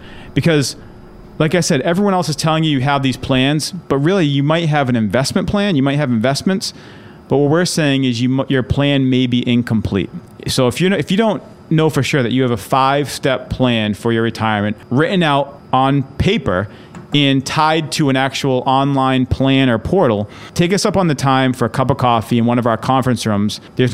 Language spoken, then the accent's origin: English; Mattapoisett, Massachusetts, United States; And we grew up down in Mattapoisett, Mass.